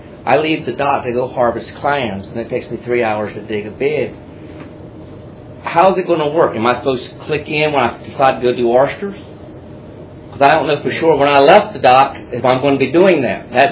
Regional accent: Chesapeake, Virginia, United States; I'm from Chesapeake, Virginia.

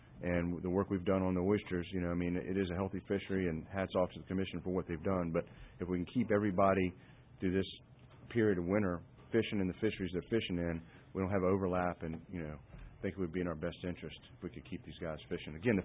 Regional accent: Virginia Beach, Virginia, United States; I'm a waterman from Virginia Beach.

